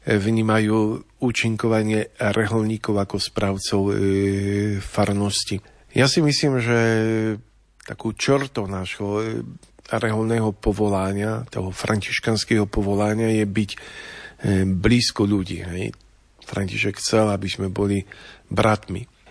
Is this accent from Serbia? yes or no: no; Polish-Slovak border area, Poland; Možno podľa prízvuku niektorí ste už na to prišli, že môj pôvod je z Poľska, ale z toho pohraničia polsko-slovenského, takže v podstate ja vždy hovorím, že som sa narodil na Colnici, lebo naozaj veľmi, veľmi blízko hraníc so Slovenskom.